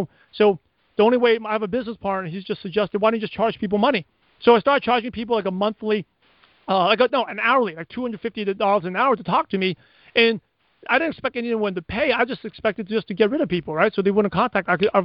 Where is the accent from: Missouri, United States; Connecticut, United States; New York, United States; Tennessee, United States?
New York, United States; by the way, if I'm talking fast, it's because I'm from New York, okay? We talk fast. And my parents talk fast.